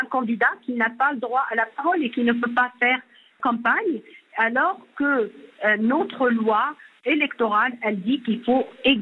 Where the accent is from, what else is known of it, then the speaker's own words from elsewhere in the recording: Tunisia; Moi, je suis tunisienne.